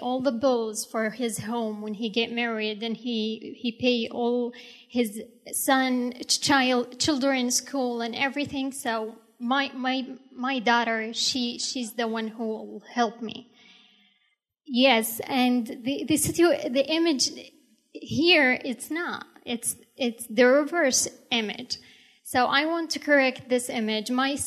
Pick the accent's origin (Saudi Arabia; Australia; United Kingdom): Saudi Arabia; moved away; I'm from Saudi Arabia. I just got here in... I got here in 2011